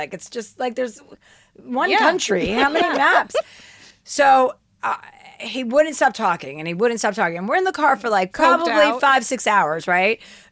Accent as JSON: {"language": "English", "region": "New Jersey", "country": "United States", "tie": "born or raised there", "said": "I wasn't allowed to go to Harlem growing up in New Jersey."}